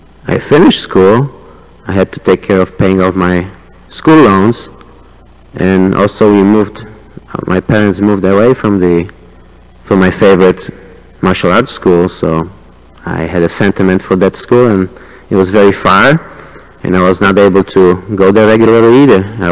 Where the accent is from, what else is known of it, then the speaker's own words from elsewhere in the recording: Poland; English is a second language; now in Chicago, United States; when I came from Poland many years ago, I had this idea in mind.